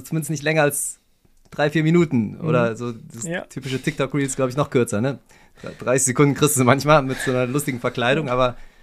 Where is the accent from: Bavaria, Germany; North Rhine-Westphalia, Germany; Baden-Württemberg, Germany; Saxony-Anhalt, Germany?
North Rhine-Westphalia, Germany; Cologne; Ich bin in Porz groß geworden.